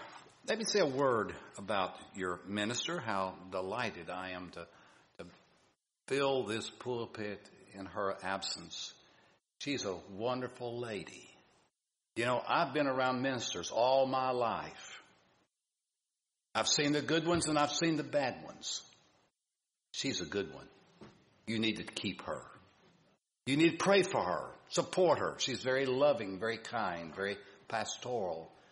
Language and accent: English; Arkadelphia, Arkansas, United States; born there; I was born in 1938 in Arkadelphia, Arkansas. Any ever heard of Arkadelphia, Arkansas?